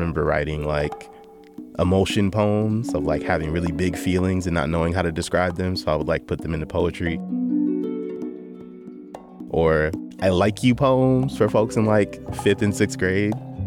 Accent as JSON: {"language": "English", "town": "Akron", "region": "Ohio", "country": "United States", "tie": "born or raised there", "said": "I am a poet, writer, performer, and skilled living room dancer from Akron, Ohio. Growing up in Akron, there was a really close-knit relationship between the Black folks"}